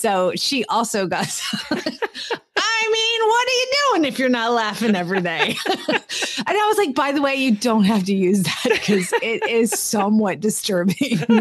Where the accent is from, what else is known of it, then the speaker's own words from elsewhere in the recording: Atlanta, Georgia, United States; I'm from Atlanta, so I know how things go.